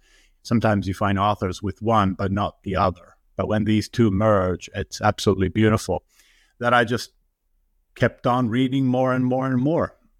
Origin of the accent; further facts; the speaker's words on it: Finland; English is a second language; So I'm Finnish Canadian, Ruth. My father is from Finnish Lapland and my mother is from British Columbia in Canada. And I was brought up in Finland